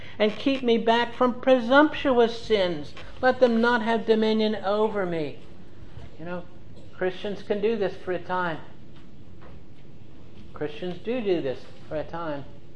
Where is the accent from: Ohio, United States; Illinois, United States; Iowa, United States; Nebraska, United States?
Ohio, United States; Cincinnati; pastor of the church I grew up in down in Cincinnati had him from when I was in junior high all the way through high school.